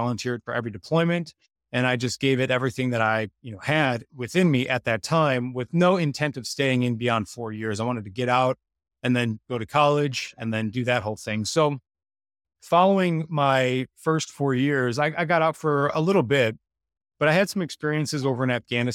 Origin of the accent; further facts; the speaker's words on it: Illinois, United States; So being raised where I was raised outside of Chicago, like I was saying, there's just a really negative, influential group of older people.